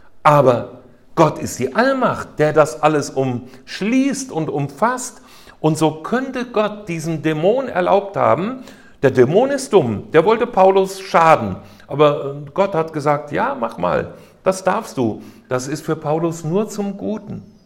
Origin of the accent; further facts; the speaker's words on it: Hesse, Germany; Ich bin in Nordhessen aufgewachsen, im Schwalm-Eder-Kreis. Das sind zwei Flüsse. Und die Schwalm fließt an meinem Heimatort vorbei.